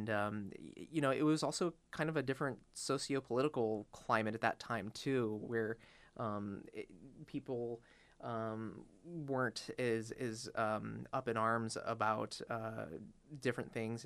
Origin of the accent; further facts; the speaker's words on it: Richmond, Virginia, United States; now in Portland, United States; I grew up in Richmond, Virginia, which definitely does not have that same free-spirited mindset that we have here in Portland.